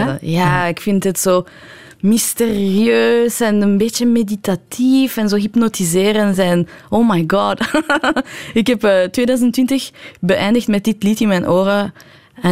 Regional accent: Iran; ik ben een Iraanse vrouw. En dan besefte ik, oh my god, ik ben eigenlijk heel Iraans.

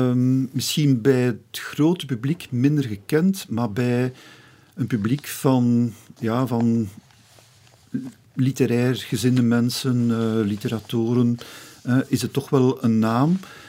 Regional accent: Aalst, Flanders, Belgium; Wij zijn afkomstig uit Aalst. En wij woonden zelf op de hoek van de Kapellekesbaan in Heerenbodegem.

